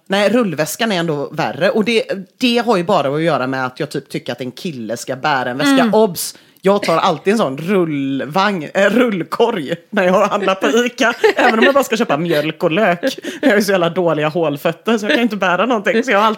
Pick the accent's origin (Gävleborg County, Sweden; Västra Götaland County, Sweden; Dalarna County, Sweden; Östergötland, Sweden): Västra Götaland County, Sweden; Gothenburg; jag är uppvuxen i Göteborg